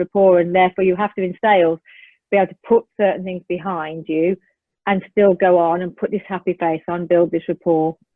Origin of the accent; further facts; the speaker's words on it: Birmingham, West Midlands, United Kingdom; I come from Birmingham, but I can be posh with my chaise-long.